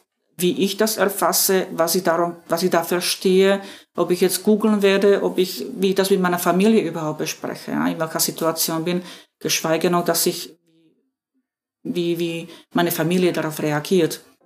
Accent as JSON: {"language": "German", "country": "Slovakia", "moved": "as an adult", "lives_now": "Austria", "said": "Meine Ausbildung habe ich in meinem Heimatland der Slowakei gemacht. Und inzwischen bin ich dann nach Österreich umgesiedelt"}